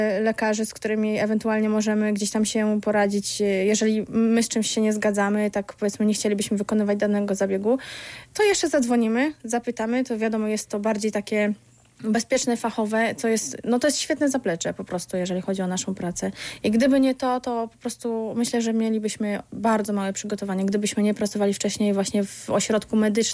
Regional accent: Olkusz, Lesser Poland, Poland; Ja pochodzę z Olkusza, tam, gdzie te słynne garnki się wyrabia.

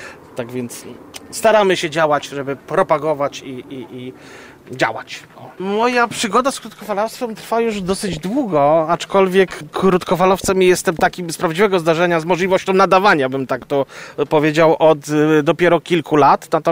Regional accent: Lublin, Lublin Voivodeship, Poland; Jesteśmy z Lublina.

